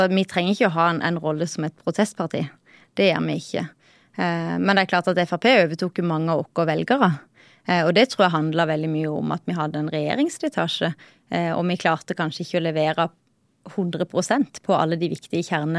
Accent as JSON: {"language": "Norwegian", "town": "Åseral", "region": "Agder", "country": "Norway", "tie": "born or raised there", "lives_now": "Froland, Norway", "said": "jeg kommer fra Åseral, jeg er født og oppvoksen på Josland, som mange kjenner som en sånn vintersportplass. Jeg kommer fra en syskenflokk på 5, oppvoksen på gard, som mange i Senterpartiet er. Og så bor jeg i Froland."}